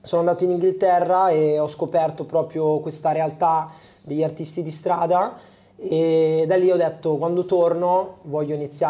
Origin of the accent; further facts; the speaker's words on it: Rimini, Emilia-Romagna, Italy; sono di Rimini, quindi vi lascio immaginare